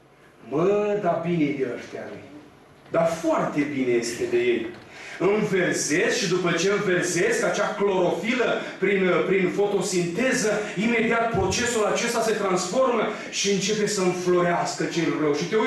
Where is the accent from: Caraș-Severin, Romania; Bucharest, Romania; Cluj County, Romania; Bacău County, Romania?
Bacău County, Romania; Eu vin chiar din Seva lui Ștefan, de acolo la 20 de kilometri de mine, este stejarul din Borzești